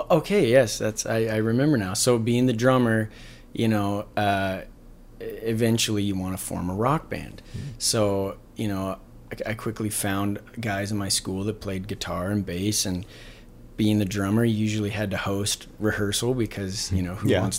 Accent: Kalispell, Montana, United States; I this is my hometown. I was born and raised here. I graduated from Flathead High School. And, you know, all the, well, a lot of the music education I received was here in Kalispell.

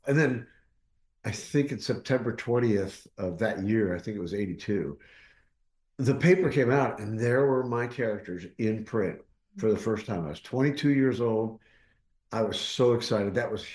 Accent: Columbus, Ohio, United States; also born or lived in Pennsylvania; I was born near Pittsburgh, where McKees Rocks is. But my folks moved to Columbus when I was like 1.5 or 2 years old. Mm. So I grew up in Columbus.

